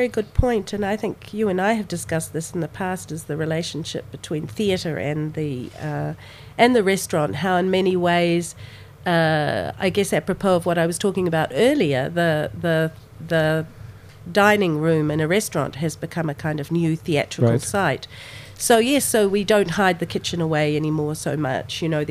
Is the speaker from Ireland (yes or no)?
no; New Zealand; My background is Lebanese, and I know that even growing up in New Zealand as one of the only Lebanese or foreign family in a small town in New Zealand